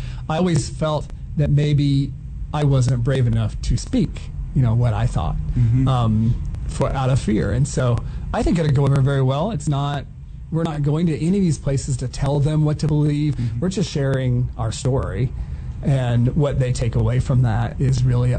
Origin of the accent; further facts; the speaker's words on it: Tulsa, Oklahoma, United States; I'm from Tulsa. That's my hometown.